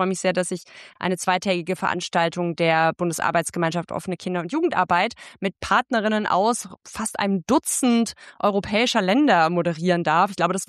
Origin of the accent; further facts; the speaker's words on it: Berlin, Germany; als Berlinerin sage ich, NRW, ihr könnt die Spiele gern haben.